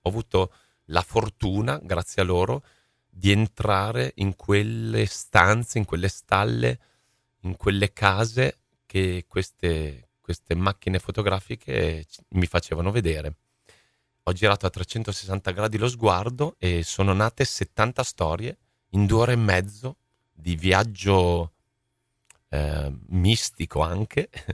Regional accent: Sassuolo, Emilia-Romagna, Italy; Io vengo da Sassuolo e a parte ceramiche non ho visto grandi stalle o case abbandonate

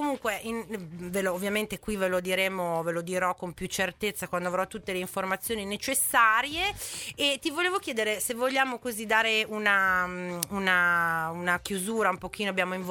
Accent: Parma, Emilia-Romagna, Italy; qua noi siamo di Parma

